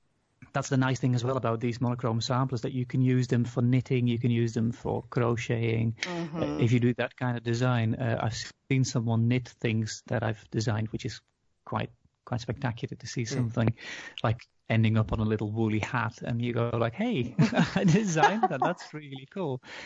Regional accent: Netherlands; English is a second language; because I'm from the Netherlands and I grew up a Dutch Reformed

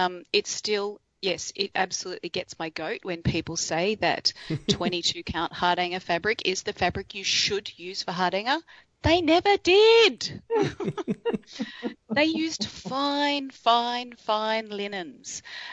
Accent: Australia; Well, I say hardanger, but I'm Australian.

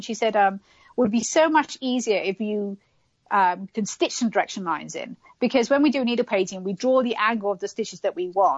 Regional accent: England, United Kingdom; I know. I'm English and I don't.

